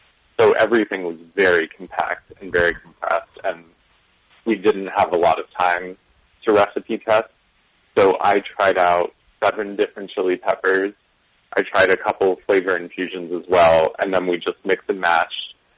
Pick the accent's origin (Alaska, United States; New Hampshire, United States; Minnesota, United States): New Hampshire, United States; I'm from New Hampshire, so I've lived and breathed maple syrup all of my life.